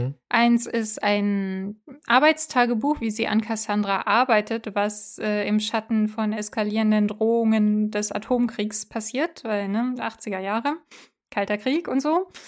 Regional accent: East Germany, Germany; ich komme selber aus Ostdeutschland.

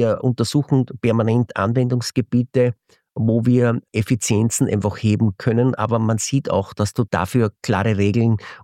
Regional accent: Ampflwang, Upper Austria, Austria; ich habe bei einer Fensterbankfirma in Ampfelwang in meinem Heimatort gearbeitet.

